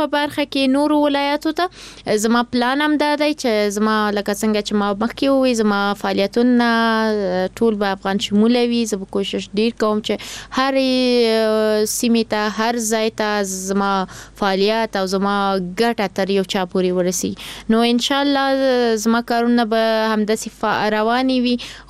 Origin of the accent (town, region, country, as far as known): Kabul, Afghanistan; born there